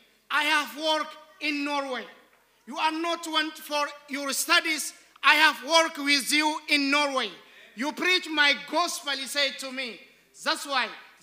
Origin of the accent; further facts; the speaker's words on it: Ethiopia; English is a second language; Before that, I need to give you some information about Ethiopia. And then the place where I come. I come from Makani Jesus.